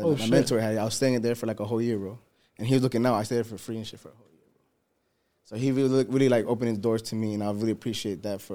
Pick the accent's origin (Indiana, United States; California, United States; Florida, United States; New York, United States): Florida, United States; Miami; Like, I'm not from Florida. I'm from Miami.